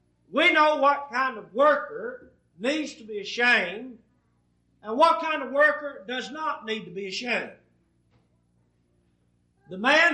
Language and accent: English; Texas, United States; At least as I grew up in East Texas, it was one of the passages that my mother required that I commit to memory.